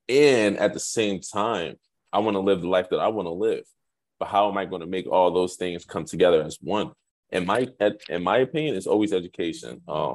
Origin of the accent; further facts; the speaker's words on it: Nigeria; I am from Nigeria. I was born in Nigeria.